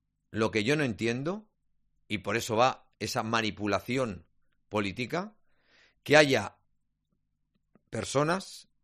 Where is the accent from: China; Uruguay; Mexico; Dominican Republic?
China; Claro, yo soy chino y comulgo con la ideología de mi país